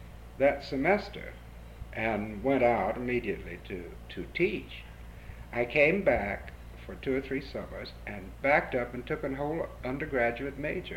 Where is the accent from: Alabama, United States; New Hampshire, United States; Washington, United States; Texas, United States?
Texas, United States; Denton; born there; I was born in Denton, Texas. Was a small college town, two colleges there